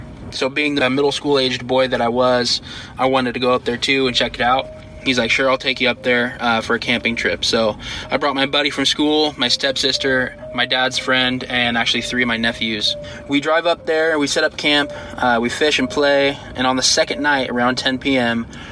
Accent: Washington, United States; Hey Derek … from Washington State.

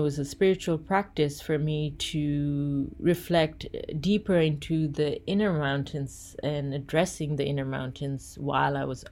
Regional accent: Bangladesh; because in growing up in Bangladesh, I actually couldn't even afford to buy the magazines

